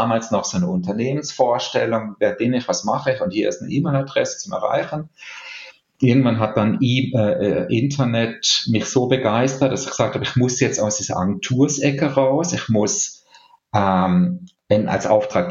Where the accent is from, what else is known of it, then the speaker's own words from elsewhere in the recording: Baden-Württemberg, Germany; also ich bin in der Weinregion aufgewachsen. Da, wo ich aufgewachsen bin, im Markgräflerland, gibt es sehr guten, vor allen Dingen sehr guten Weißwein.